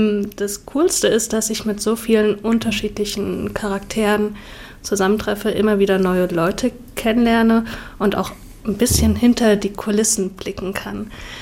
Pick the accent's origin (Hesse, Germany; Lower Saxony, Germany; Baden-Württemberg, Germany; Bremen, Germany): Baden-Württemberg, Germany; Sigmaringen; Ich bin in Sigmaringen aufgewachsen, das ist so eine kleine idyllische Stadt in Baden-Württemberg